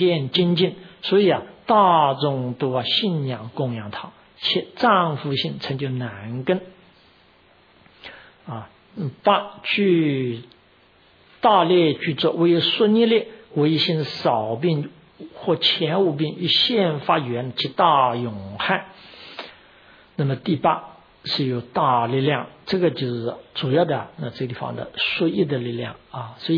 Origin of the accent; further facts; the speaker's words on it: Chongming, Shanghai, China; 我家乡有一个，我们称他为啊叫崇明圣人啊